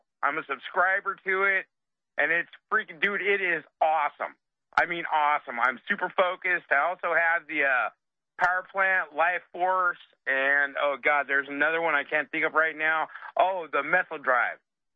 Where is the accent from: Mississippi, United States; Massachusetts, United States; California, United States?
California, United States; now in Washington, United States; Dude, I'm from Orange County also.